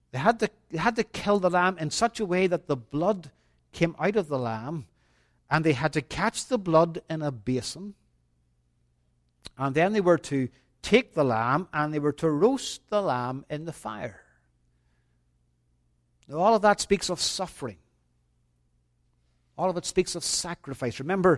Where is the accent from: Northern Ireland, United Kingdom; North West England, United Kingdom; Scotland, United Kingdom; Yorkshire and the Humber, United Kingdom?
Northern Ireland, United Kingdom; Londonderry; Most of you boys and girls know that I'm from Northern Ireland, from Londonderry. Londonderry is a walled city.